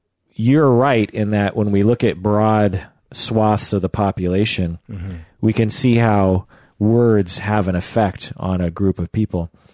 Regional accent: United States; Now, I grew up in the United States, and I'm terrible.

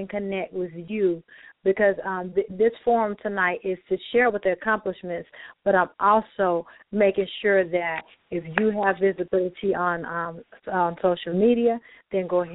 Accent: South Carolina, United States; Yes, I'm South Carolina with Georgia mix, so you know it's just in us, you know.

